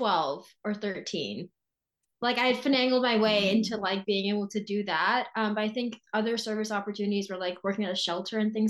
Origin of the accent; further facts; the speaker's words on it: Delaware, United States; I was born and raised in Delaware, but my parents are from Punjab, India. They immigrated to the United States in 1998 is when they came. I grew up as a Sikh.